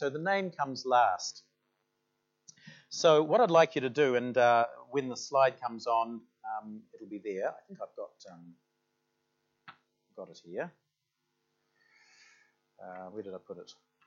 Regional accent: Auckland, New Zealand; also born or lived in Rotorua; And I was born in Rotorua, so there's kind of a sense of place there, but I was there only till I was two, so I've lived in Auckland since then. So Auckland really is my place.

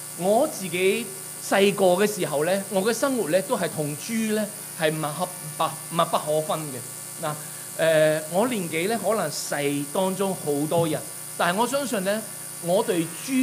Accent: China; 我哋中國人好難將豬咧嚟到去做寵物嘅

